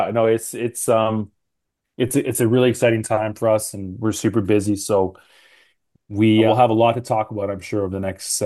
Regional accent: Canada; as a Canadian myself

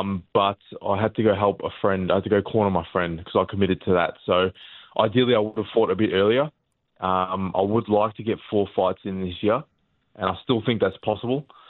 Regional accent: Australia; born there; But I like to train in Australia and say I'm an Australian-born fighter.

